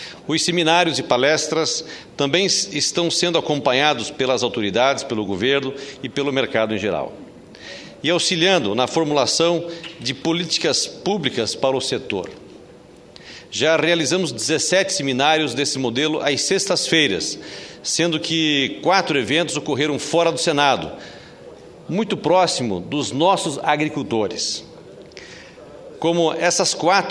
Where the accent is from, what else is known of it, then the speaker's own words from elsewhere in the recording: Rondônia, Brazil; não só lá em Rondônia, mas em todo o país, mas principalmente lá no meu estado de Rondônia.